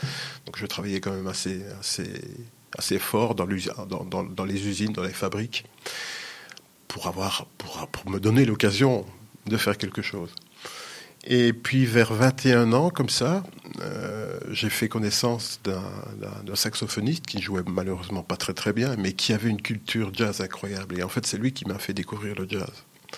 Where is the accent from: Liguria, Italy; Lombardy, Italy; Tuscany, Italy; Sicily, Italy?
Sicily, Italy; first language Sicilian; French is a second language; Mais ma langue maternelle, vraiment, c'est le sicilien, donc le patois, le dialecte sicilien.